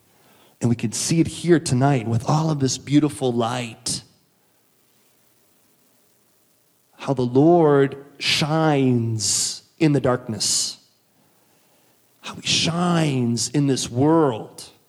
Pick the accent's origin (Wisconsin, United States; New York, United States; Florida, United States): Wisconsin, United States; I just got to say it because I'm from Wisconsin, so I'm claiming him too.